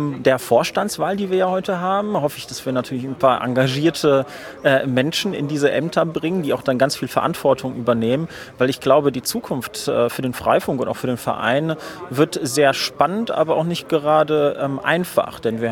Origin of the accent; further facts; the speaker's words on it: Neuss, North Rhine-Westphalia, Germany; Ich komme aus Neuss, das ist quasi sowas wie der Parkplatz von Düsseldorf.